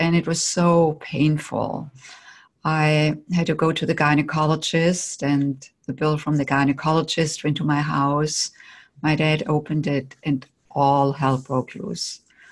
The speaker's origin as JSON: {"language": "English", "country": "Germany", "tie": "born or raised there", "moved": "as an adult", "lives_now": "United States", "said": "I grew up in Germany and came to the United States in my late 20s."}